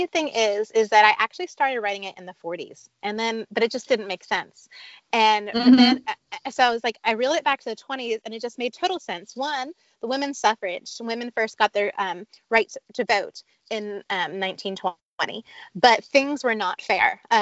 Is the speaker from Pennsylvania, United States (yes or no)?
yes; Pennsylvania, United States; I grew up in Pennsylvania, a little bit north of Pittsburgh. And I grew up, I mean, that's where my home was.